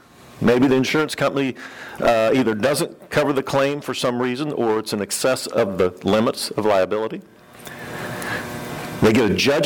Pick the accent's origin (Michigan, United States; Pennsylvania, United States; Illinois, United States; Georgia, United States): Illinois, United States; Champaign; I'm from Champaign, Illinois, and this is my second or third time at this event